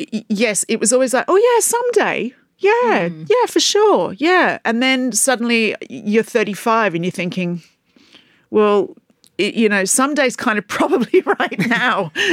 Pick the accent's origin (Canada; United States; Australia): Australia; moved away; All my friends here are people I've met through work because I came from Australia.